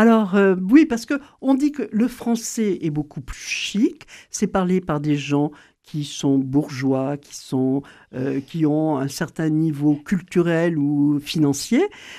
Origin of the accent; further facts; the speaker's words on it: Algeria; je suis arrivée en Allemagne. Et je ne venais pas de Toulouse, je venais d'Algérie.